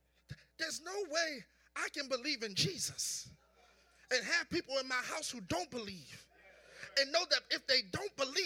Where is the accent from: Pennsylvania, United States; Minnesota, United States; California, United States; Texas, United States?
Pennsylvania, United States; Philadelphia; Listen, I'm going to say what I got to say because I'm from South Philly and I ain't never been scared.